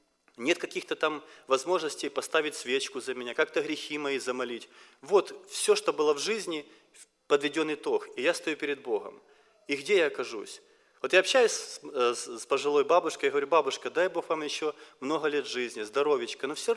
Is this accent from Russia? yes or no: no; Kyiv, Ukraine; я приехал из Киева, из Украины, женат, у меня трое деток